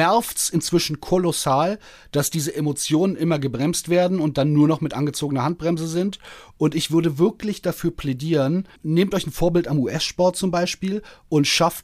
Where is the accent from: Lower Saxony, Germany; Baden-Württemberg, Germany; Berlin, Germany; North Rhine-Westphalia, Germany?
Berlin, Germany; born there; schon gar nicht als geborener Berliner